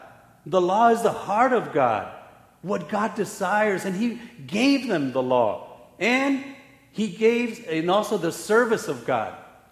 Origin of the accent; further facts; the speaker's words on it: Mexico; So I'm from Mexico. I love both countries.